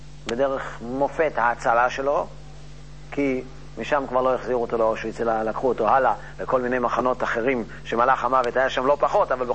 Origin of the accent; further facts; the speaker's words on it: Netanya, Central District, Israel; גם קרבה משפחתית וגם אנחנו מנתניה